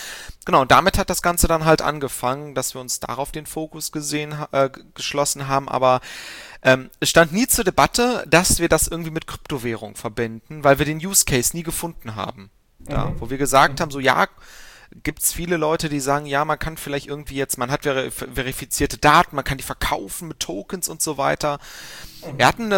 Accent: Aachen, North Rhine-Westphalia, Germany; born there; Genau, also gebürtig komme ich aus Aachen

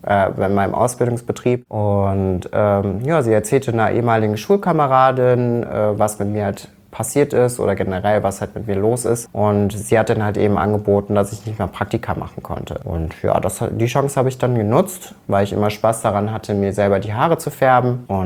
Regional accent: Rommerskirchen, North Rhine-Westphalia, Germany; Ich komme aus einem direkten Umkreis, aus einer kleinen Gemeinde namens Rommerskirchen. Und Rommerskirchen liegt genau in der Mitte zwischen Köln und Mönchengladbach.

